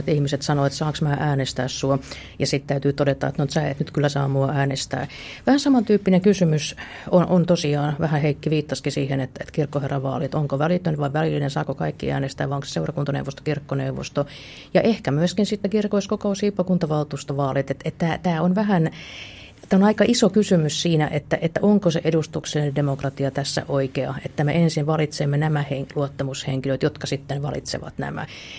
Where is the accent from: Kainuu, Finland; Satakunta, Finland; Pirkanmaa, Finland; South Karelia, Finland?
Satakunta, Finland; Ulvila; lapsuuteni Ulvilassa